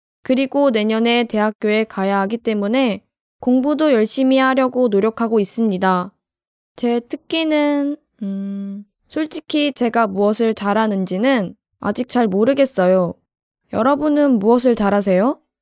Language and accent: Korean; Busan, South Korea; 저는 고등학교에 다니고 있는데 졸업반이에요. 저의 고향은 부산인데 부산은 한국의 제2의 수도라고 불리는 유명한 곳입니다. 여름마다 피서객과 외국인이 많이 놀러오는 부산 해운대 바다 앞에서 태어났습니다. 하지만 부산 사투리는 잘 못해요.